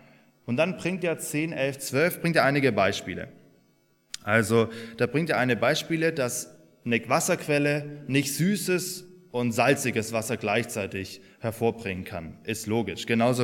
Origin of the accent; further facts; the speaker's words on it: Swabia, Germany; Ich bin ja ein Schwabe, eigentlich. Und es gibt im Schwäbischen ein Sprichwort